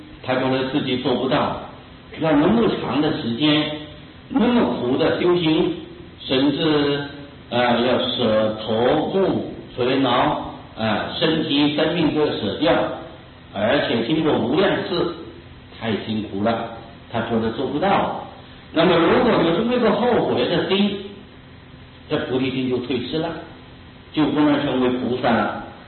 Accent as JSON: {"language": "Chinese", "country": "China", "said": "惭愧在我们中国人的习惯里就称作羞耻"}